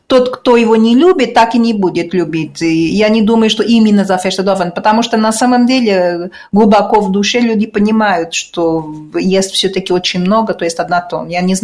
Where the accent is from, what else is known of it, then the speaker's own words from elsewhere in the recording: Lisbon, Portugal; Да, я вообще из Лиссабона и болею за